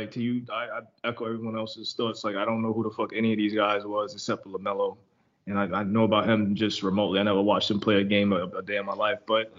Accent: Brooklyn, New York, United States; I'm from Brooklyn originally, right?

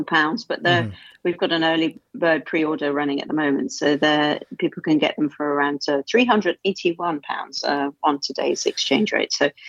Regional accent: United Kingdom; as a British person

